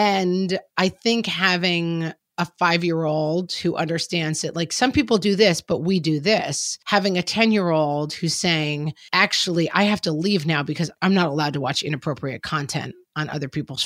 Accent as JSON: {"language": "English", "region": "Texas", "country": "United States", "tie": "born or raised there", "said": "I grew up in Texas and toy guns, part of our lives."}